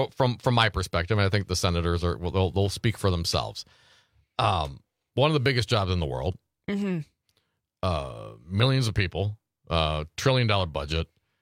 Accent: Michigan, United States; Alyssa Slotkin, a Democrat from my home state of Michigan.

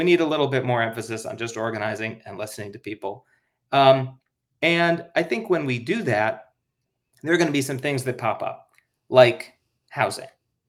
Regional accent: Minnesota, United States; Look, Wisconsin, I'm from Minnesota.

